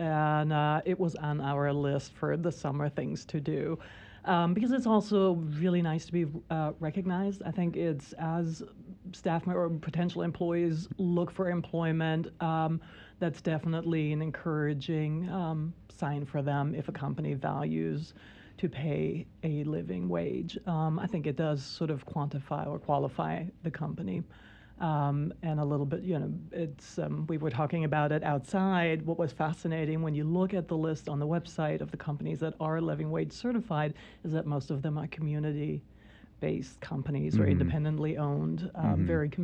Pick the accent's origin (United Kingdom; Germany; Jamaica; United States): Germany; English is a second language; I'm from Germany, mm-hmm. So it's a country where a lot of things are a little different.